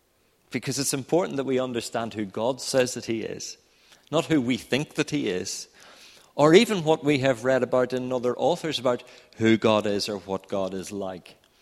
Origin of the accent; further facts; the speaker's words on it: Northern Ireland, United Kingdom; we're from Northern Ireland